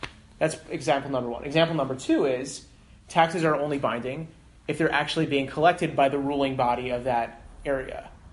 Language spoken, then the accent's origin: English; Canada; I'm Canadian. I don't even get to vote and I pay my taxes.